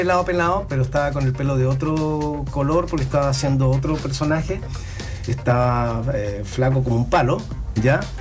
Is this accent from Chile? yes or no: yes; Punta Arenas, Magallanes, Chile; Como sureño también me encuentro encantado de estar en una ciudad sureña. Claro que para nosotros, yo soy de Punta Arenas.